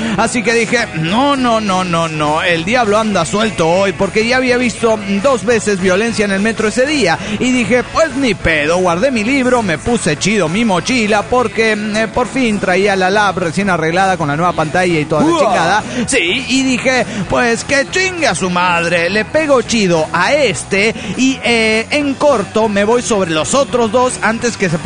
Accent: Valencia, Carabobo, Venezuela; Hola, amigos … de Valencia, Venezuela.

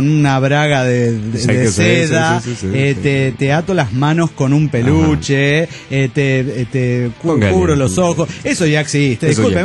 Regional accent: Cochabamba, Bolivia; de Cochabamba, Bolivia.

